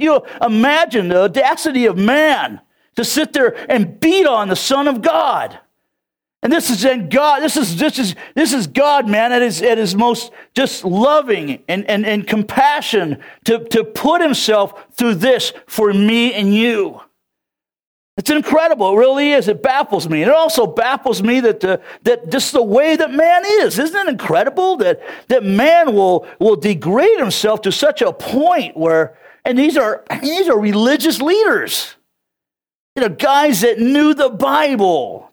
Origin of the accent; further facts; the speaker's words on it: California, United States; I thought the whole world had an accent, but not me. I'm from California, you know. And then I come out here and I got enlightened.